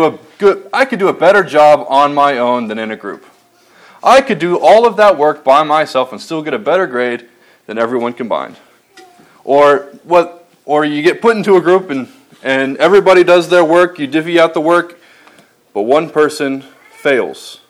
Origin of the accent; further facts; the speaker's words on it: Corpus Christi, Texas, United States; Now, I'm originally from the coast. I'm from Corpus Christi.